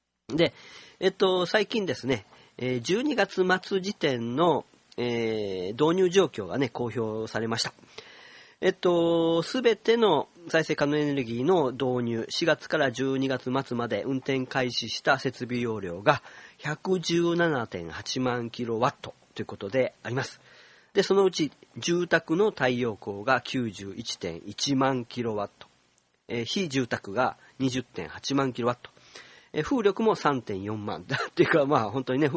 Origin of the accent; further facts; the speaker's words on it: Kyoto, Japan; 私たち京都の人たち、あるいは日本の人たちにとってもね、もう本当に大変なことであります